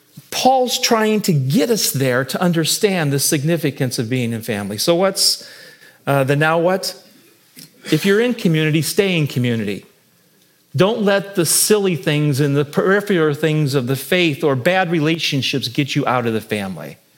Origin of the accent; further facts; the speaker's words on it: Cleveland, Ohio, United States; And the only reason I don't like it is I'm from Cleveland. And I was raised to dislike Pittsburgh.